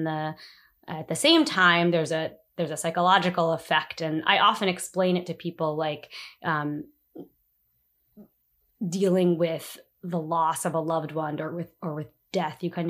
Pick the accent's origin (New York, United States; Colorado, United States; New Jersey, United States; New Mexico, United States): New Jersey, United States; now in Washington, D.C., United States; I am an attorney and I live in Washington, D.C. I've been living in the city for about 5 years now. I'm originally from New Jersey.